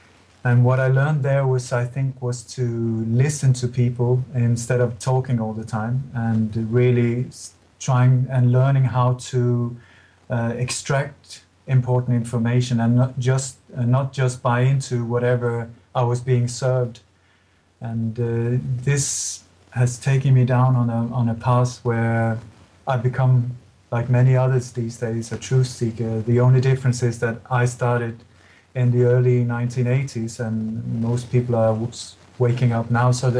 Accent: Sweden; also born or lived in Denmark / England / Iceland; now in Spain; My body was born in Denmark, but I grew up in Sweden, and then I've been living in England and Iceland and now in Spain for the last 12 years.

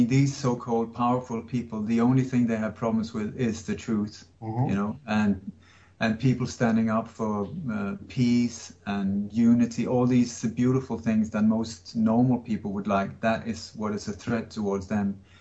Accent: Sweden; also born or lived in Denmark; But like you say, I was born in Denmark. I moved to Sweden when I was a kid, and I grew up in a family that was very much involved in the resistance movement against the German occupation.

